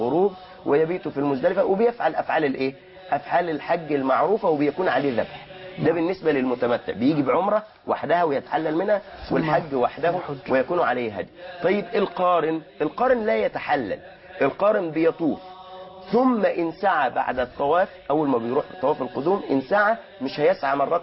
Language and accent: Arabic; Egypt